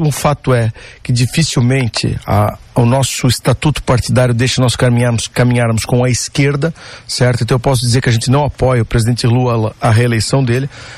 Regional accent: Jaraguá do Sul, Santa Catarina, Brazil; eu venho da iniciativa privada, sou de Jaraguá do Sul, do norte do estado

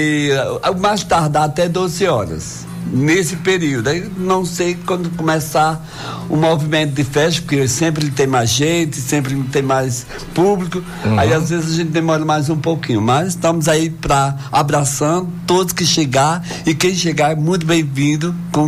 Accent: Paraná, Rio Grande do Norte, Brazil; born there; Nasci aqui no Rio Grande do Norte, na cidade Paraná.

